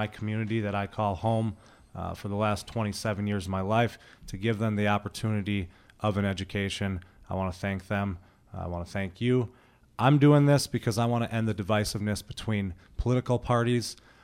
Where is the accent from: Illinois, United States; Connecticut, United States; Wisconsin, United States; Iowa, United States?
Wisconsin, United States; Lake Tomahawk; I'm born and raised in Lake Tomahawk, currently hold the seat of town supervisor there in my first term.